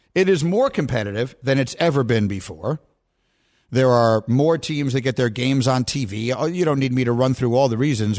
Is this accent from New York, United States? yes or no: yes; New York City, New York, United States; also born or lived in Chicago; Now, I was raised in New York City, and then I went to Chicago, and those are both big cities, so they're pro-sport cities.